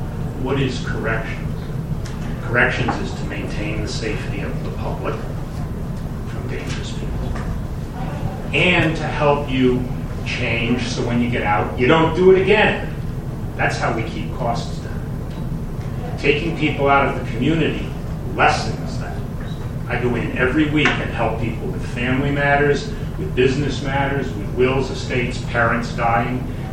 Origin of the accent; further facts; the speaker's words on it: Pownal, Maine, United States; I'm from Pownell. I was a lawyer practicing in Lewiston for 35 years.